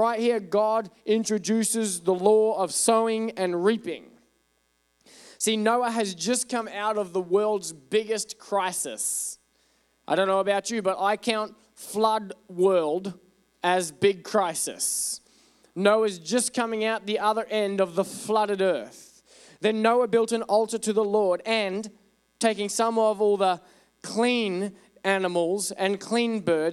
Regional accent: Australia; Look at me. I'm Australian. What do you think?

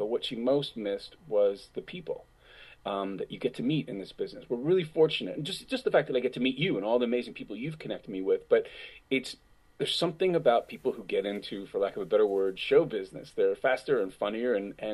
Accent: New York City, New York, United States; I grew up in New York City, and I went to school for a little while in North Carolina

